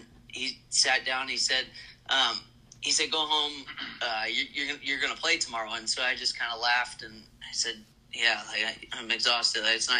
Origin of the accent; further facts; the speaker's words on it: Indianapolis, Indiana, United States; growing up in Indy, you always watched the ice and the Fort Wayne games.